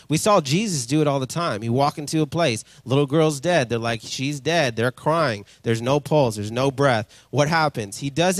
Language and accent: English; Yakima, Washington, United States; now in Redding, United States; sometimes people, like, kind of trip out when they hear I'm from Yakima. And I'm like, it's okay. It's a little Mexico, and I love it. Okay? We're in Redding.